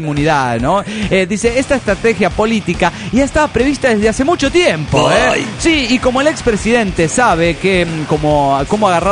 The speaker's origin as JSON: {"language": "Spanish", "town": "Guayaquil", "region": "Guayas", "country": "Ecuador", "said": "de Guayaquil, Ecuador."}